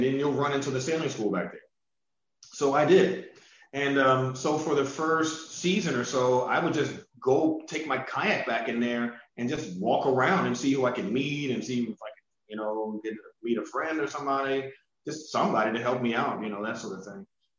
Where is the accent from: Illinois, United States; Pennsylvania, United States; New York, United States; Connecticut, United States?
Pennsylvania, United States; now in Baltimore, United States; I'm not originally from Baltimore, I'm from Pennsylvania originally.